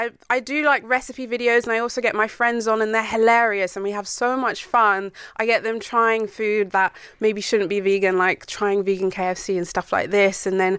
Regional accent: United Kingdom; Cup of tea. Me personally. I'm British.

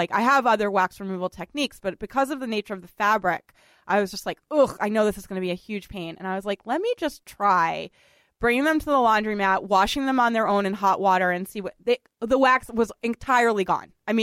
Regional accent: Boston, Massachusetts, United States; born or raised there; moved away as an adult

